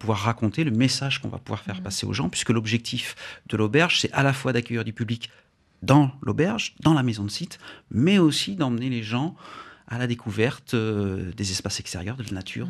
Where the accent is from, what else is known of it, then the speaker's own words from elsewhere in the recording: Occitanie, France; also born or lived in Fontainebleau; au départ, je suis né en Seine-et-Marne